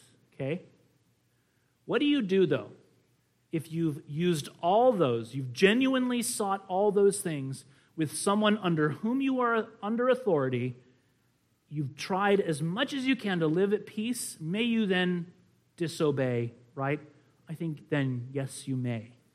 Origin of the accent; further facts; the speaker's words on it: United States; I think the American Revolution, of course, as an American, right?